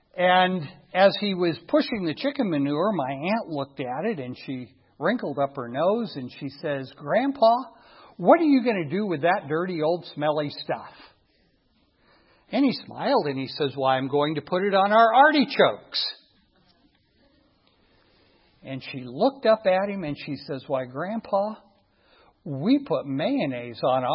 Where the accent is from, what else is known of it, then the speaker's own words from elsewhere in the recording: California, United States; Now, even when I was a kid growing up in the Napa Valley, there were still a lot of prune trees